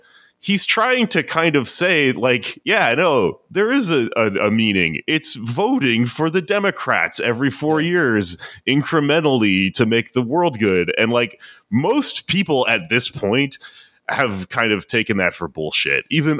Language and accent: English; Texas, United States; Like, I grew up surrounded by these people. Same. I grew up in Texas. You know, like, the reason I'm like this is because I grew up in the belly of the beast